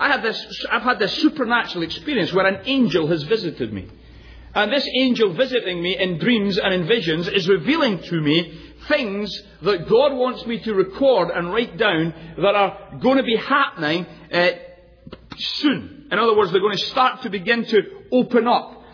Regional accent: United Kingdom; now in United States; as a Brit I can get away with a lot of things because I don't get to vote

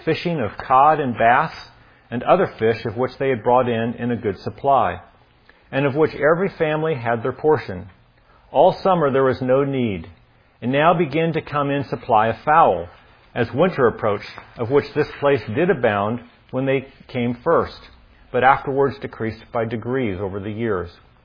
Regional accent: Arizona, United States; now in California, United States; Again, I grew up in Arizona and moved here to California

